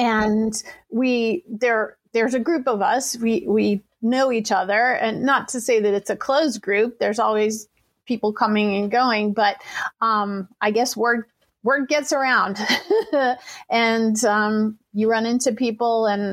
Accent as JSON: {"language": "English", "region": "England", "country": "United Kingdom", "said": "I'm really good at English, though. I am English."}